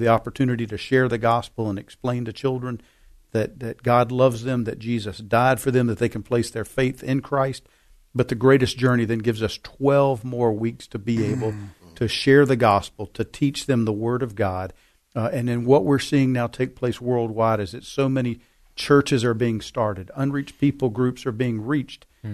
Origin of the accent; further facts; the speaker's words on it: Boone, North Carolina, United States; I'm from Boone, North Carolina.